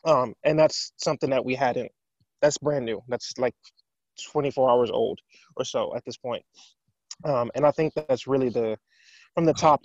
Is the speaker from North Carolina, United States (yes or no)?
no; New Orleans, Louisiana, United States; You know, I grew up in New Orleans and hurricane scares will happen a lot.